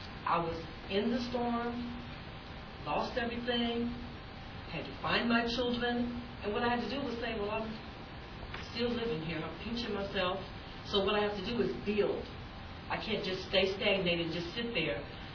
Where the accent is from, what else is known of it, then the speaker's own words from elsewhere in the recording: Biloxi, Mississippi, United States; from Biloxi, Mississippi, which I haven't heard too much of. Y'all know I'm from Mississippi, you know, but I'm partnered with New Orleans.